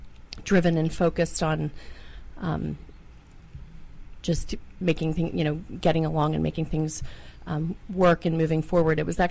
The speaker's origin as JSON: {"language": "English", "region": "Pennsylvania", "country": "United States", "tie": "born or raised there", "said": "I grew up in Pennsylvania, Lancaster County."}